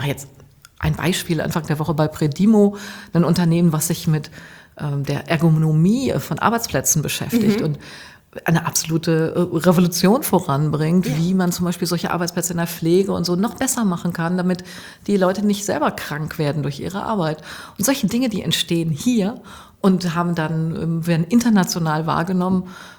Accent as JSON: {"language": "German", "town": "Münster", "region": "North Rhine-Westphalia", "country": "Germany", "said": "ich komme aus Münster, lebe hier im Südviertel"}